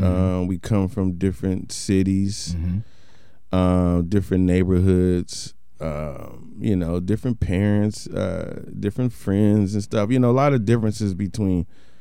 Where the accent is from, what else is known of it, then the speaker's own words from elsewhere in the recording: Portland, United States; You just from San Diego, I'm just from Portland, and that's all I need to know.